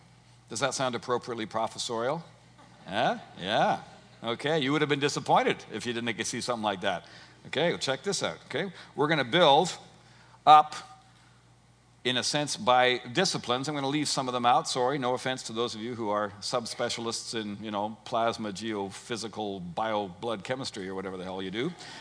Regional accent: Canada; And because I'm a Canadian, I have to include some French.

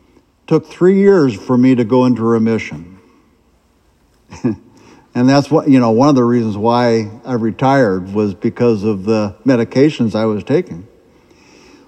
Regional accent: Nebraska, United States; I get updates daily from the Omaha World Herald. I'm from Nebraska, and so I get updates from the newspaper

